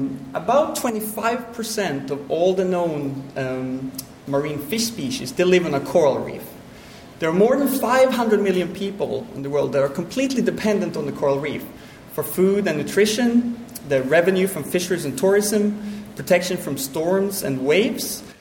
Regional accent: Sweden; English is a second language; I'm from Sweden. The weather is indeed miserable in Sweden. It's very cold. I was from about just north of 60 degrees north

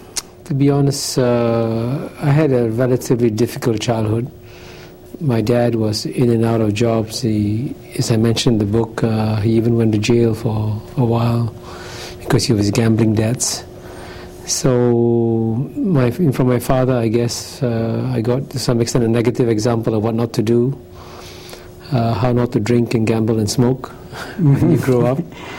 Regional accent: Singapore; I was born in Singapore in 1948. It was then a British colony, and it was then a typical poor developing country, and my family came from fairly modest circumstances.

